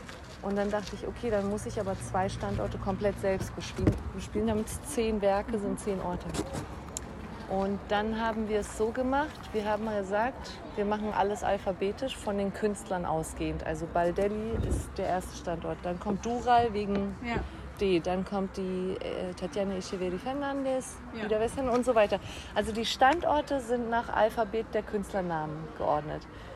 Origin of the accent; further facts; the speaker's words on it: Berlin, Germany; Ich komme aus Berlin und lebe dort und arbeite dort.